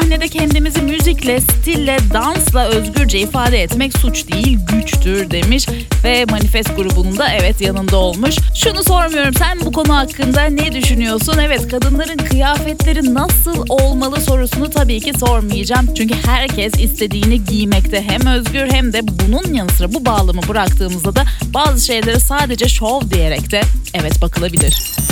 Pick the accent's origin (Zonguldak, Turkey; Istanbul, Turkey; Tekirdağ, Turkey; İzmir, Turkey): İzmir, Turkey; Ben de bir İzmirli olarak bunu söylemeden tabii ki güne başlayamayacağım.